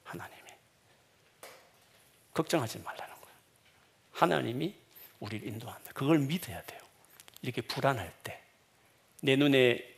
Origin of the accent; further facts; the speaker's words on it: Busan, South Korea; 제 고향인 부산으로 내려가는데